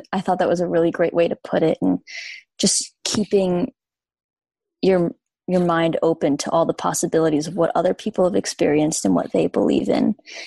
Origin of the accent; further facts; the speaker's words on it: Newtown, Pennsylvania, United States; So I'm from Bucks County, Pennsylvania.